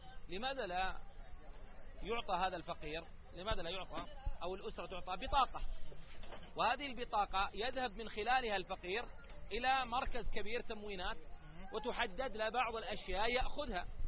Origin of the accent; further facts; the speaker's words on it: Saudi Arabia; عندنا بالسعودية